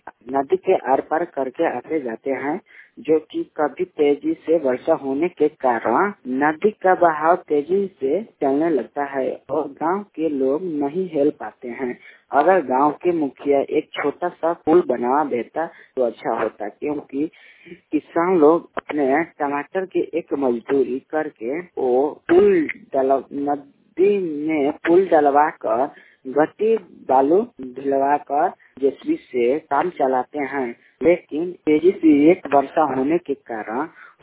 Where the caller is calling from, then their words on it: Mallipur, India; मैं ग्राम मल्लीपुर से।